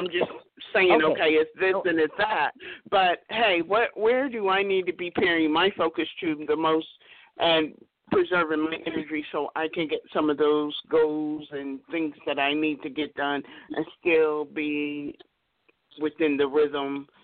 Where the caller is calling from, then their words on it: Ohio, United States; I am calling from Ohio.